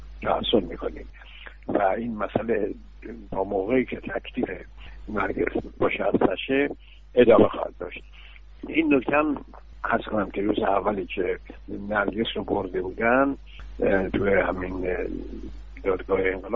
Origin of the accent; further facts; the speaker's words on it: Iran; و من در پایان میخواستم اولا تشکر به عنوان یک ایرانی تشکر بکنم